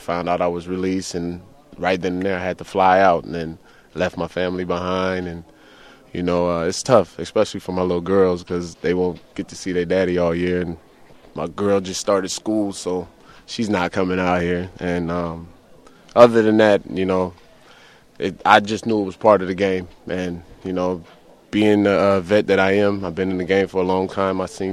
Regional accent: California, United States; I knew about him because we grew up around the Bay Area.

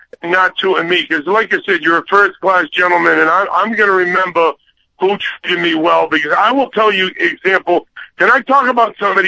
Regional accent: Worcester, Massachusetts, United States; now in Miami, United States; I was born in Worcester. Even though I'm in Miami since 1977, I'm from Worcester. I'm a real Boston guy.

